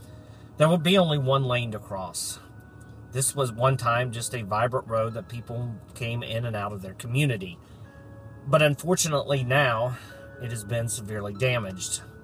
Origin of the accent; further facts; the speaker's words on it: West Virginia, United States; And I am traveling to the flood-ravaged regions of my home state of West Virginia.